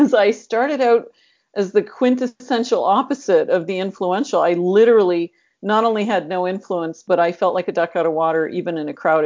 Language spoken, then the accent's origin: English; Northern Canada, Canada; Well, I am a backwoods girl, actually. I'm not just from Canada, but I'm from Northern Canada. I used to spend my summers in a remote backwoods cabin that we'd go in by boat, no electricity.